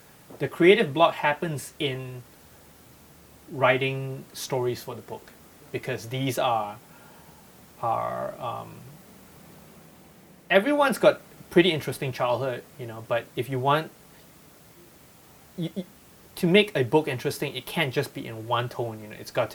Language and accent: English; Malaysia; now in United States; it's essentially a collection of short stories from growing up in Malaysia.